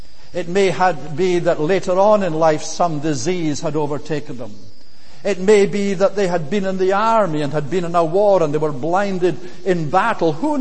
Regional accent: Scotland, United Kingdom; In the village where I grew up in the Highlands of Scotland, the man who lived next door to us couldn't read.

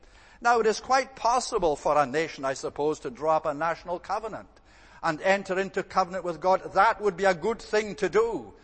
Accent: Scotland, United Kingdom; I am a Scot, as you well know.

